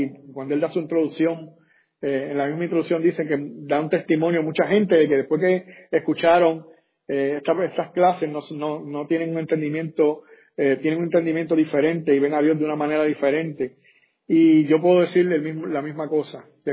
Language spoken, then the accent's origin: Spanish; Puerto Rico; Si yo hablo de mi país, que yo soy puertorriqueño